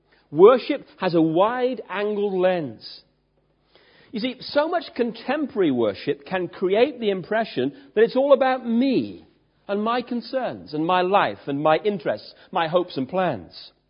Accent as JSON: {"language": "English", "region": "Wales", "country": "United Kingdom", "said": "because we're British, stroke Welsh, we tend to be reserved."}